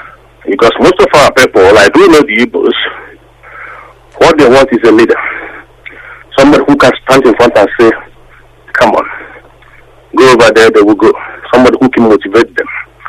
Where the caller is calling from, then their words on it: Manchester, North West England, United Kingdom; I'm calling from Manchester in the UK.